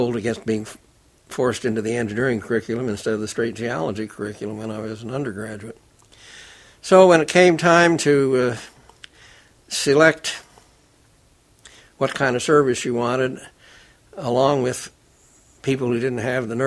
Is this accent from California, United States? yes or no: no; Oklahoma, United States; Well, I grew up in Oklahoma, which was a privilege. It's a special state.